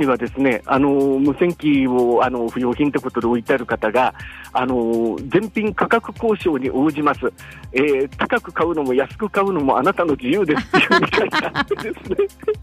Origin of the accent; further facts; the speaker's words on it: Aizu, Fukushima, Japan; 地元の福島会津の方はもちろんなんですけども